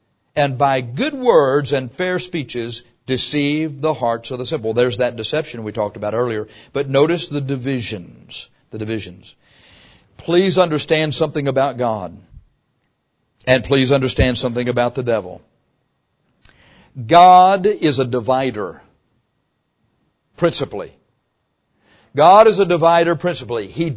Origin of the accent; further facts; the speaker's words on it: Texas, United States; We don't know anything about redwood trees down here. We're from Texas.